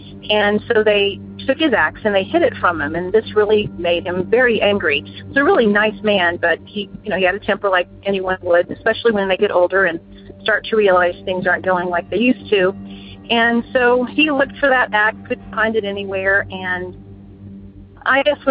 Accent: Houston, Texas, United States; I'm from Houston, Texas.

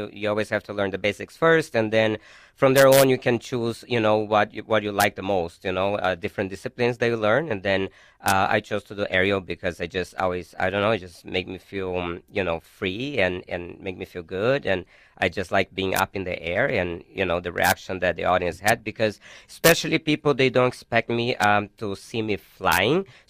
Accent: Brazil; I come from Brazil.

